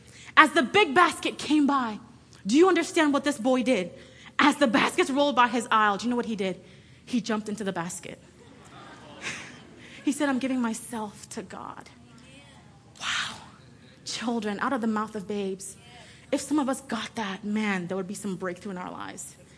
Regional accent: Nigeria; moved away; As you all know, I'm from Nigeria, and this really resonates with me because I've seen it happen.

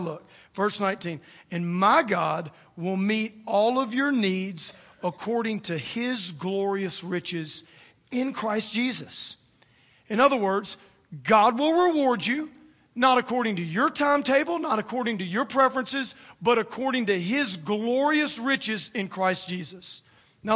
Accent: Louisiana, United States; I mean, I'm from South Louisiana. It was like Mardi Gras, but except with the beads, it was money.

